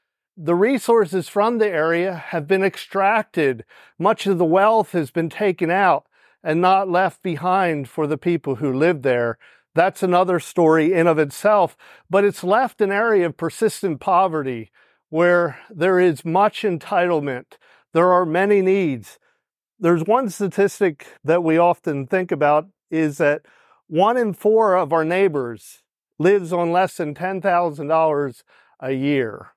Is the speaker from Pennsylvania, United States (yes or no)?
yes; Pennsylvania, United States; We weren't from there. I'm from Pennsylvania.